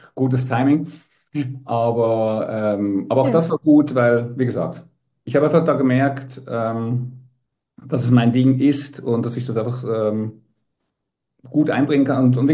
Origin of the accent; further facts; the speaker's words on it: Basel, Basel-Stadt, Switzerland; Ich bin in der Schweiz aufgewachsen, ja.